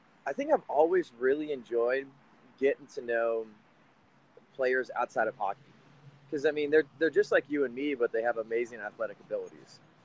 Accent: Walnut Creek, California, United States; also born or lived in Sacramento; So I was born in Walnut Creek, lived here the first 9 years of my life, and then moved up to Sacramento.

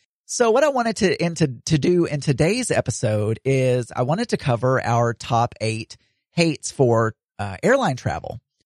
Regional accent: the South, United States; The main reason is I grew up in the South, you know, with all those good old boys who wear baseball caps

